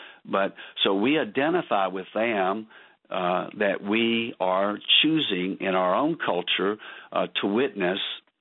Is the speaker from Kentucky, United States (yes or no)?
yes; Kentucky, United States; I grew up in rural Kentucky. I grew up in the Baptist world where we were terrified of the Holy Spirit.